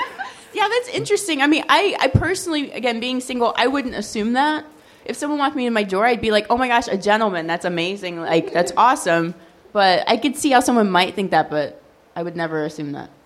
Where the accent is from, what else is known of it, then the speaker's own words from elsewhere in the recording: Midwest, United States; I grew up in the Midwest. See? Right? There you go.